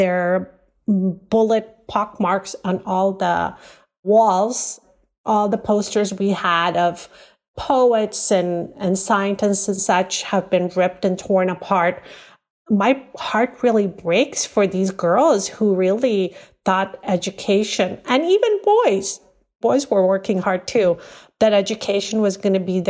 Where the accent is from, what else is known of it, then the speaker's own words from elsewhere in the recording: United States; because as an American, I'm very ashamed of what has happened to the Afghan people. But the fear, because my family escaped Afghanistan when the Russians invaded.